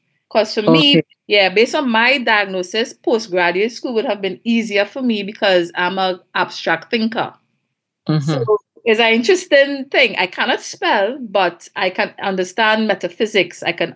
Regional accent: Trinidad, Trinidad & Tobago; now in Tobago, Trinidad and Tobago; Well, actually, I grew up in Trinidad. I moved to Tobago within the last 10 years, but the experience is pretty much the same on both islands. We are twin islands.

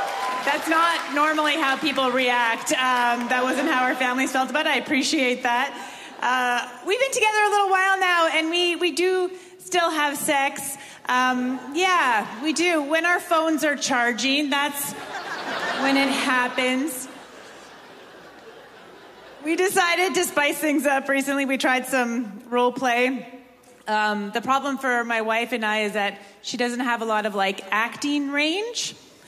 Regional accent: Montreal, Quebec, Canada; now in New York, United States; I'm from Montreal. I'm from one of those Anglo families.

